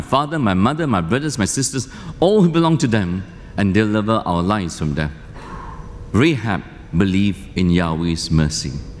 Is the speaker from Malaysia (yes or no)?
yes; Malaysia; But I grew up in Malaysia, I grew up in a non-Christian home.